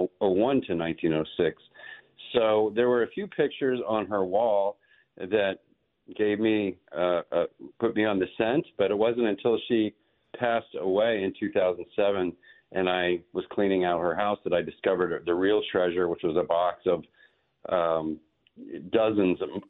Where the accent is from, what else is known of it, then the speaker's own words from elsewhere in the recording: Wilmerding, Pennsylvania, United States; I knew growing up in Pittsburgh at my grandmother's house in a little industrial suburb called Wilmerding, about 10 miles east of the city